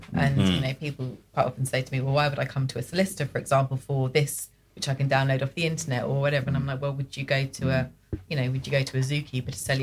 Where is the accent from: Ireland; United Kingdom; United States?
United Kingdom; London; I grew up in London, and when I was a teenager, it was very much, you know, if you're going out in town, you don't just jump in a taxi.